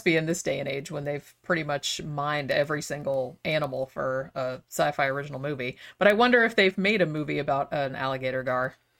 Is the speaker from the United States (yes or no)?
yes; Daytona Beach, Florida, United States; Yeah, well, because I grew up, you know, in Daytona Beach. I grew up like right on the Atlantic Ocean, and I was at the beach all the time.